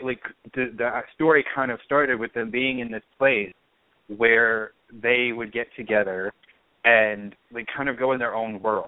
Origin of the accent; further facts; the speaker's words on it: Deep South, United States; because we're both from the South, the Deep South. So we wanted to write a character who, like, embodied kind of the spirituality of the area that we grew up in.